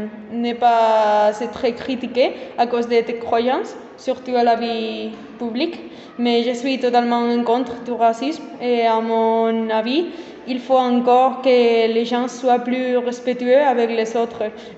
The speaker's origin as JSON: {"language": "French", "town": "Saint-Rémy", "region": "Bourgogne-Franche-Comté", "country": "France", "tie": "born there", "said": "je suis née à Saint-Rémy, en France"}